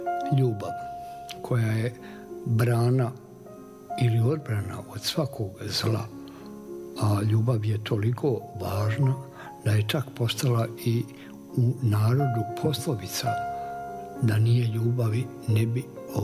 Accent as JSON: {"language": "Serbian", "town": "Banja Luka", "region": "Republika Srpska", "country": "Bosnia & Herzegovina", "tie": "born or raised there", "moved": "yes", "said": "Ja sam iz Banja Luke otišao kad je ona brojala 36.000 stanovnika tačno. To je bio mali gradić pregledan u svakom pogledu, a sada je to jedan veliki grad."}